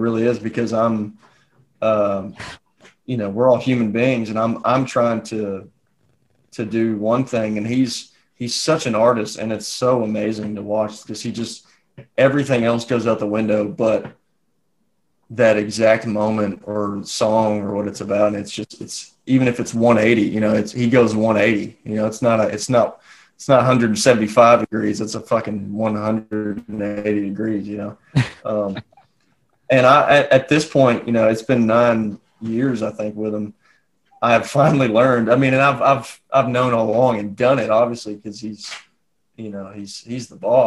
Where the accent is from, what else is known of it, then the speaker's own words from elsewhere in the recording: Kentucky, United States; he's from Kentucky, I'm from Kentucky